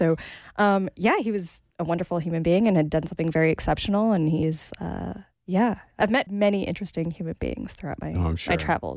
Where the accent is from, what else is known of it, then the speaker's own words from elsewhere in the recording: United States; I was like, oh my God, I'm so American.